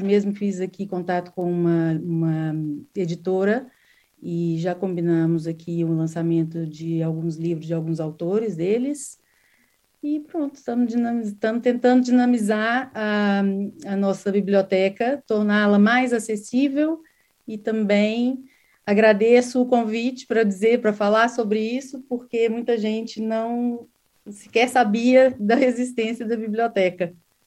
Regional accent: Brazil; now in Portugal; já perceberam, sou brasileira, vivo aqui na freguesia há 4 anos

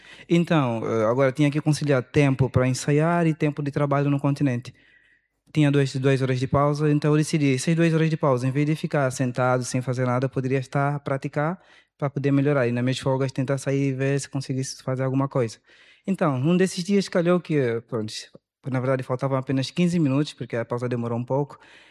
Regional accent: Angola; now in Lisbon, Portugal; Certo, vim de Angola. Quando eu cheguei para Lisboa

